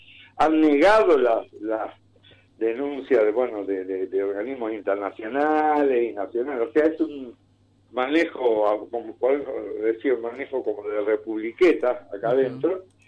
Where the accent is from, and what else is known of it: Argentina